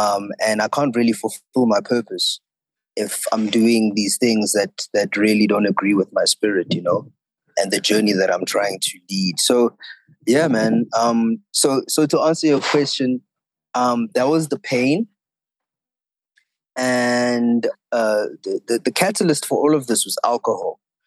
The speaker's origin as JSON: {"language": "English", "town": "Johannesburg", "region": "Gauteng", "country": "South Africa", "tie": "born or raised there", "said": "And I grew up in Johannesburg."}